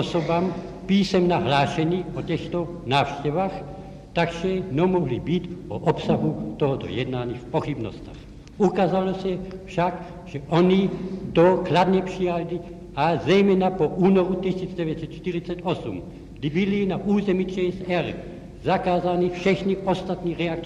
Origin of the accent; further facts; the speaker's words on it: Brno, South Moravian Region, Czechia; born there